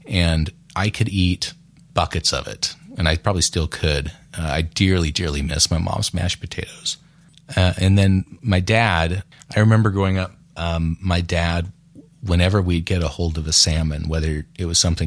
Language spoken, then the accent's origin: English; Oregon, United States; born there; So my parents are from South Dakota. I was born in Oregon. So my family moved to Oregon. I was born here. So I'm not necessarily from the Midwest